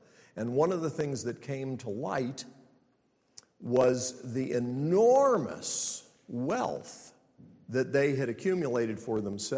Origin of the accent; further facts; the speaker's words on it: Charlotte, North Carolina, United States; I grew up in Charlotte without air conditioning